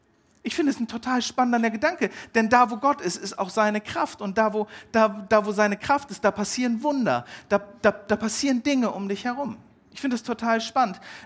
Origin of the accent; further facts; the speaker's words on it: England, United Kingdom; Ich bin Engländer